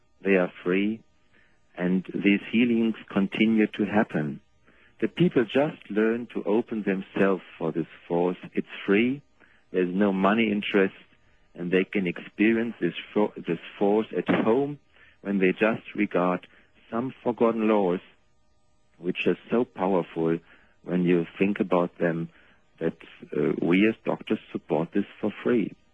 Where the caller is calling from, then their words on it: Germany; English is a second language; I'm calling here from Germany